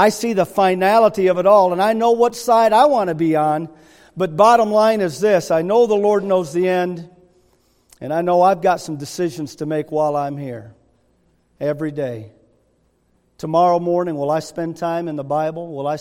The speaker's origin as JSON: {"language": "English", "town": "Traverse City", "region": "Michigan", "country": "United States", "said": "I know where I came from. I came from the Pinky of Michigan, Traverse City. If it wasn't for this book, I could still be up there."}